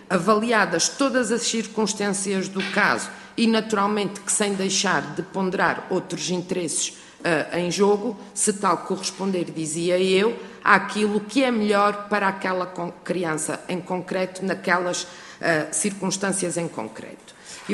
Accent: Azores, Portugal; Eu venho de um arquipélago, venho dos Açores

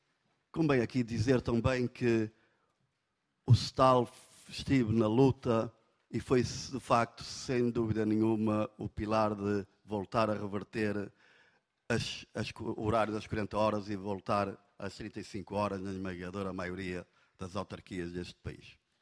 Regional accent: Braga, Portugal; e eu sou de Braga, tenho que falar direto

